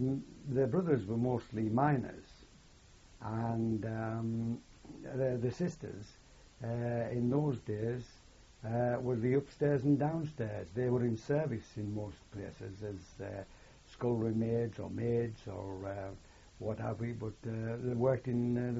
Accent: Spennymoor, North East England, United Kingdom; born there; On the 18th of June 1927, and I was born in Oxford Street in Spennymoor in County Durham.

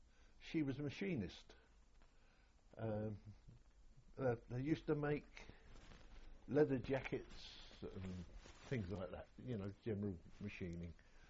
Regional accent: Stepney, London, United Kingdom; born there; I was born in East End of London, Stepney, on the 7th of May, 1929.

